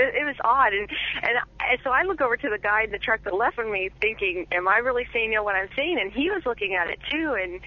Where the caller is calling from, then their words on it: Oregon, United States; I'm calling from Oregon.